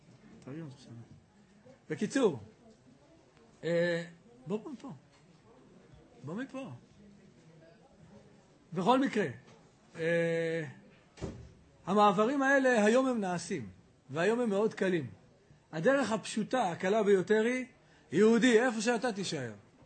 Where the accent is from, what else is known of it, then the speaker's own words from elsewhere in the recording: Jerusalem, Jerusalem District, Israel; אני ירושלמי.